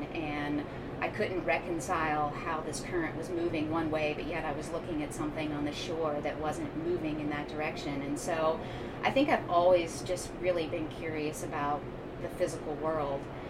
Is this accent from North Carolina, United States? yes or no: yes; North Carolina, United States; And I grew up in North Carolina and grew up going to the Outer Banks quite a bit. I have family there